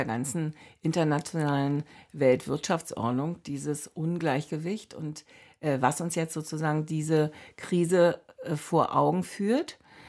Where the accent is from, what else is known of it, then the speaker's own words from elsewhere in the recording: Berlin, Germany; als Berlinerin, die in Brandenburg arbeitet.